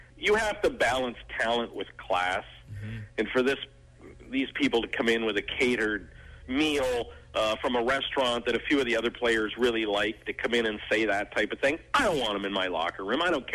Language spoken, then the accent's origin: English; Canada; I'm a Canadian conservative, but I have more in common as a Canadian conservative with American Democrat than I do a Republican.